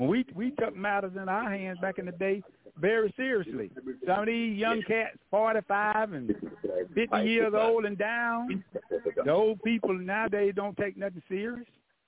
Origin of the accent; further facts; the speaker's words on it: Alabama, United States; I'm from Alabama. I'm a country boy.